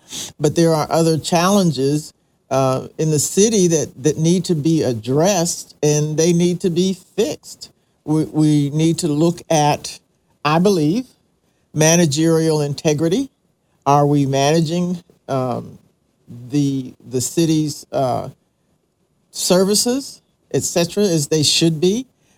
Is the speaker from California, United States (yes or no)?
no; Maryland, United States; also born or lived in Pennsylvania / Houston, United States; I was born in Pennsylvania, raised in Maryland, lived in Houston, and now I'm here.